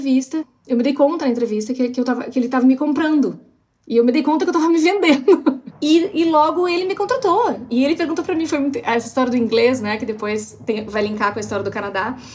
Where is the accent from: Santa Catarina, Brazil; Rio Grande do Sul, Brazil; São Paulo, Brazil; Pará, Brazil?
Rio Grande do Sul, Brazil; Alegrete; Então, eu nasci no Alegrete. A minha cidade se chama Alegrete, no Rio Grande do Sul.